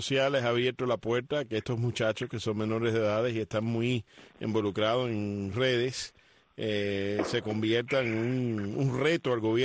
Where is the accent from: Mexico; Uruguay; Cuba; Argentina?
Cuba; Somos cubanos, chicos, somos cubanos